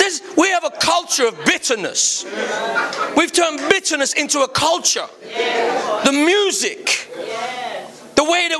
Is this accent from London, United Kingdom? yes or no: yes; London, United Kingdom; I talk the way I talk. Born and raised in South London my whole life. I'm not ashamed of that.